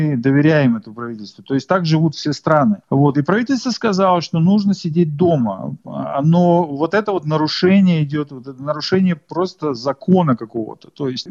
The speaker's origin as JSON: {"language": "Russian", "country": "Russia", "lives_now": "Australia", "said": "Я человек, приехавший из России"}